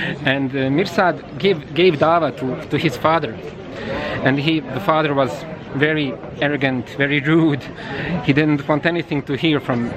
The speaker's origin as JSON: {"language": "English", "town": "Bosanska Dubica", "region": "Republika Srpska", "country": "Bosnia & Herzegovina", "tie": "born or raised there", "said": "he lives in my hometown, Bosanska Dubica"}